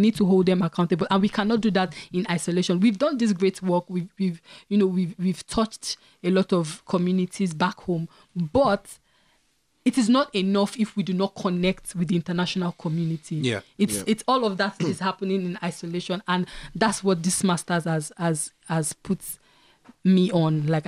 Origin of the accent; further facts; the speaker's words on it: Nigeria; just because we are Nigerian.